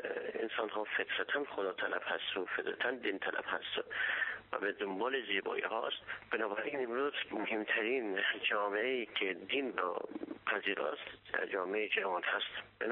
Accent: Afghanistan; من به عنوان یک افغانی

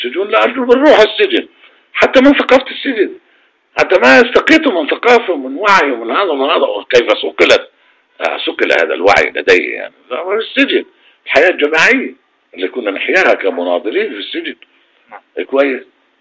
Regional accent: Palestine; كفلسطيني كشعب

